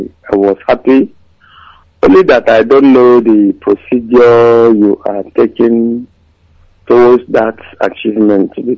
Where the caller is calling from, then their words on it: Taraba, Nigeria; I'm calling from Taraba State.